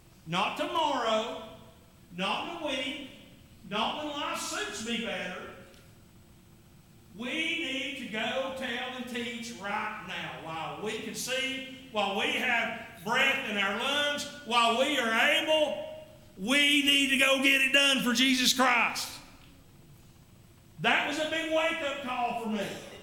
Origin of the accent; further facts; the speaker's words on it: Wears Valley, Tennessee, United States; And I'm from Ware's Valley. I get a 2-syllable discount on anything I do, okay?